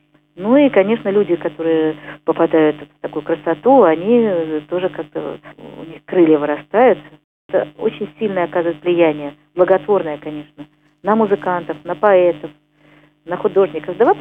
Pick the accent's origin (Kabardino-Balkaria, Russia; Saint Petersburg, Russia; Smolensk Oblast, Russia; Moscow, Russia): Saint Petersburg, Russia; Так как я петербурженка